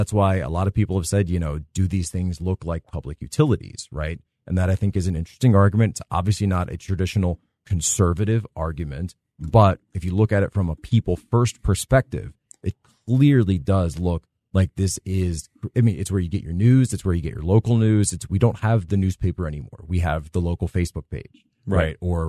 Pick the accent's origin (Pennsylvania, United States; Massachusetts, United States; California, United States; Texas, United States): Pennsylvania, United States; Philadelphia; I'm a kid from Philly area, you know, grew up in post-industrial town, you know. And then, you know, my family going back all the way in Poland was just a bunch of farmers and soldiers, right?